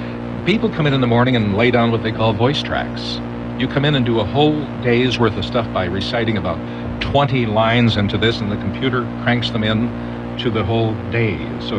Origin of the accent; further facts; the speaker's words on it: St. Louis Park, Minnesota, United States; also born or lived in Omaha, United States; And I'm from Omaha. True. What can I say? I have no excuse, yes, but my parents had the good grace to get out of there soon. So I grew up in St. Louis Park. I'm a native Minnesotan, although I wasn't born here.